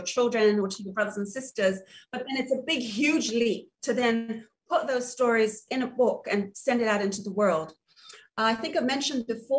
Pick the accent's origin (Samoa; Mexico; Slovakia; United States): Samoa; Lotopa, Tuamasaga; And so I grew up here in Lotopa, Alafua area.